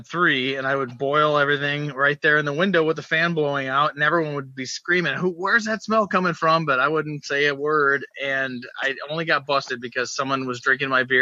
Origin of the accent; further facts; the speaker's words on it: Kalamazoo, Michigan, United States; So when I came back from Michigan State to Kalamazoo in the summer, I rented an apartment because my parents didn't want me home.